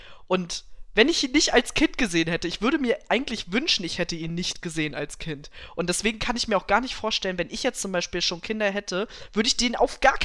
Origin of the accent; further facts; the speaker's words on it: Northern Germany, Germany; Norddeutschland.